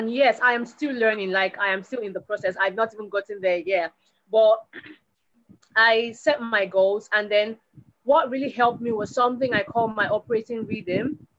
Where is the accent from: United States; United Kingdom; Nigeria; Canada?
Nigeria; Lagos; I'm from Lagos, Nigeria.